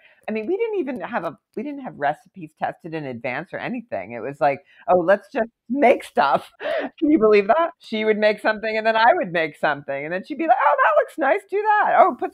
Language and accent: English; Philadelphia, Pennsylvania, United States; also born or lived in Colorado; now in New York, United States; But I had always come to New York as a kid because I grew up in Philadelphia. And so I had a certain familiarity with it.